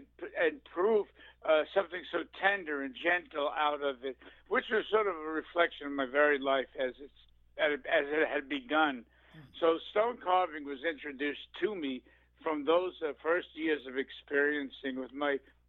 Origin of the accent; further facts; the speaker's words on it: Brooklyn, New York, United States; also born or lived in Long Island; I was born in Brooklyn, New York, of Italian family. We're all the Italians. And when I went to high school out in Long Island, Sachem, I had roots out in Long Island.